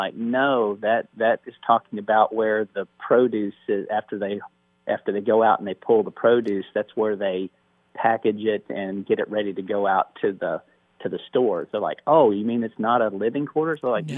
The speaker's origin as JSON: {"language": "English", "region": "Oklahoma", "country": "United States", "tie": "born or raised there", "said": "And so I'm originally from Oklahoma, was born and raised in South Central Oklahoma and graduated from Oklahoma State University"}